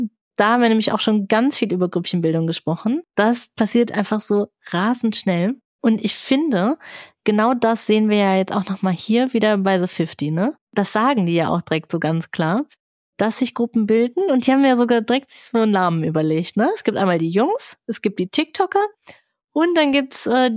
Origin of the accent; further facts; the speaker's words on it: Germany; now in Netherlands; ich bin auch Deutsche.